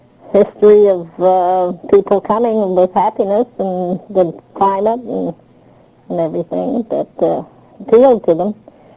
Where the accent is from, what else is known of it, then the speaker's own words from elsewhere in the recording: Maryville, Missouri, United States; born there; I was born in Maryville, Missouri in 1910.